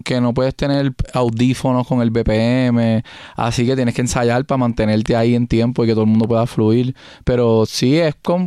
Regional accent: Puerto Rico; Bogotá está a un vuelo de Puerto Rico, yo vengo de Puerto Rico

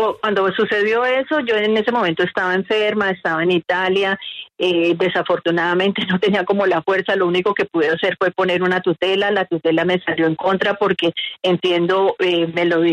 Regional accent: Huila, Colombia; yo había estado aquí en el Huila, porque yo soy del Huila, yo había estado aquí en el Huila trabajando como gerente de campaña del presidente Santos

